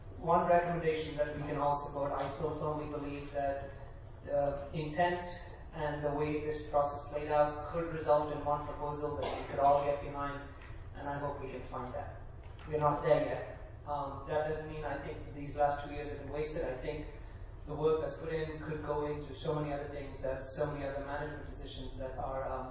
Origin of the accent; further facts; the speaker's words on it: Lander, Wyoming, United States; I'm from Lander.